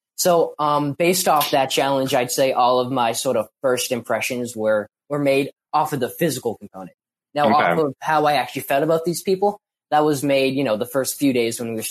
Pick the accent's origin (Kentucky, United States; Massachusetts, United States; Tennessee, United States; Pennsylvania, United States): Massachusetts, United States; So she lives in California and I'm from Massachusetts.